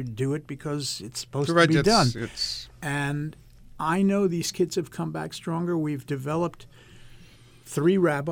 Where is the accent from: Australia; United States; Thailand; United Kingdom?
United States; Great Neck, New York; I grew up in Great Neck, which had some Catholics, but we really didn't get to know people of another faith until I went to college.